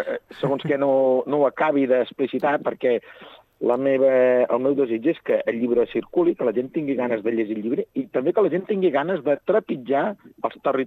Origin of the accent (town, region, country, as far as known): Catalonia, Spain